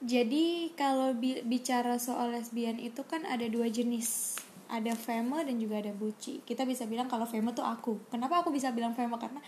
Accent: Surabaya, East Java, Indonesia; now in Jakarta, Indonesia; aku kan dari Surabaya. Maksudnya Surabaya itu juga kota besar yang notabene gak jauh beda sama Jakarta.

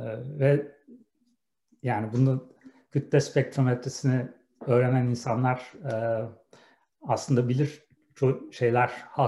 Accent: İzmir, Turkey; moved away as an adult; now in Boston, United States; İzmir'de doğdum. İzmir'de liseyi, işte ilkokulu, liseyi okudum. Bornova Anadolu Lisesi'nden mezunum.

